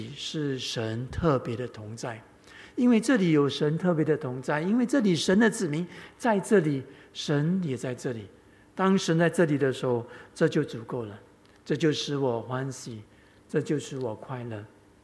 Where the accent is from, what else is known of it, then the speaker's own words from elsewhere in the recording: Singapore; 我是本地人